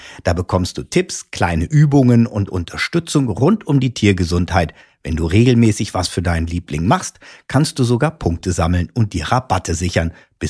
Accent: Germany; Ich bin ja im Westen in der Nähe des Todesstreifens aufgewachsen

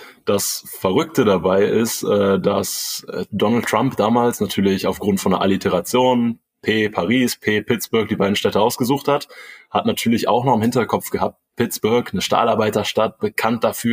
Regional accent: Rhineland, Germany; Also ich bin ja hier im Rheinland aufgewachsen, keine Seglerfamilie, auch keine Ruderfamilie tatsächlich.

